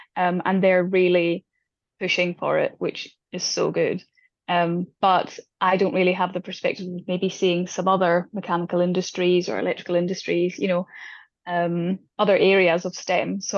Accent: Scotland, United Kingdom; I always loved, obviously, Susie Wolf, being Scottish, and some of the other Scottish male drivers.

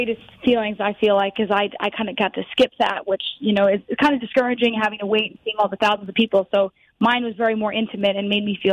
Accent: Yonkers, New York, United States; now in Putnam County, United States; I originally am from Yonkers, New York, but I'm now residing in Putnam County, New York.

